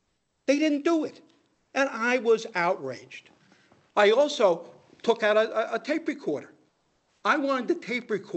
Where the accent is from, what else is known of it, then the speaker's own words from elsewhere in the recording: New Jersey, United States; Well, Mr. Judge, I can't comply with your rules because they're different than New Jersey, my home state.